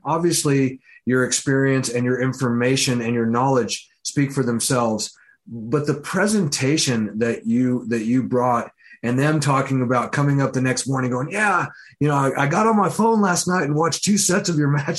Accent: Hailey, Idaho, United States; I've got to start maybe kind of bringing it to my hometown

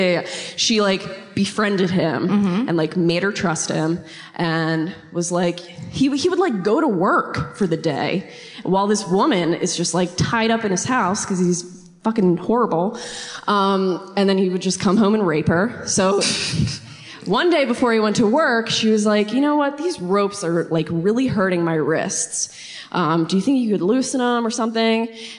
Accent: Newark, Delaware, United States; now in Wilmington, United States; Yeah. Born and raised. I grew up in Newark. Live in Wilmington now.

